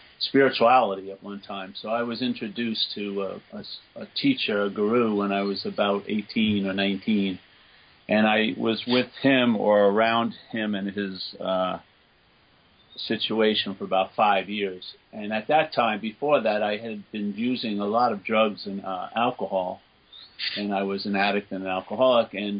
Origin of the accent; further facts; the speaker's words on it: New York, United States; I was brought up a Catholic in New York, and I had forgotten about that, basically.